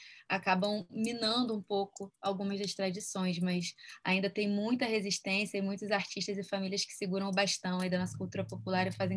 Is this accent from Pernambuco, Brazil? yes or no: no; Pedra de Guaratiba, Rio de Janeiro, Brazil; meu primeiro contato com carnaval foi em Pedras de Guaratiba, numa vila caiçara, onde eu nasci e morei minha vida inteira, minha família toda de pescadores